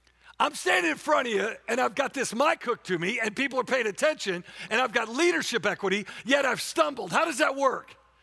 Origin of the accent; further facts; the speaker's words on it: Warrington, North West England, United Kingdom; Okay, I'm from Warrington, okay? Do the math, okay?